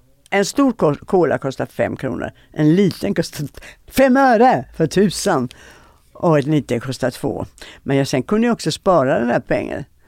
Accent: Landskrona, Skåne, Sweden; now in Stockholm, Sweden; Liten småstad. Underbar stad att växa upp i.

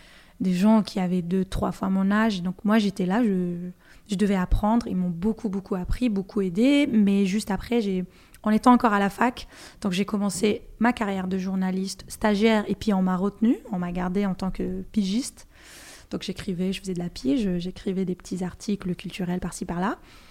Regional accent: Algiers, Algiers Province, Algeria; moved away; donc je suis native d'Alger Centre, de Bab El Oued, ce grand quartier super connu même dans l'histoire algérienne.

